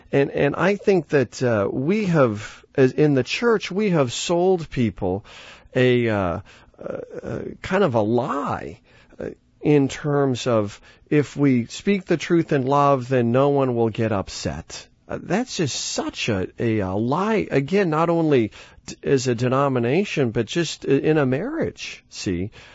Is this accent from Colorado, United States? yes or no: yes; Denver, Colorado, United States; I was born and raised in Denver, so we love to go through tunnels.